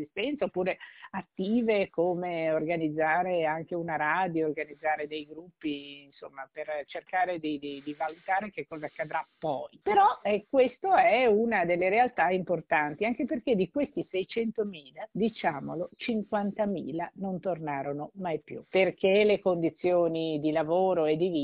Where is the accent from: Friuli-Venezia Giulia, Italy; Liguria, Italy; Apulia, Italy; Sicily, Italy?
Liguria, Italy; Per me, che sono ligure, è importante ricordare due nomi su tutti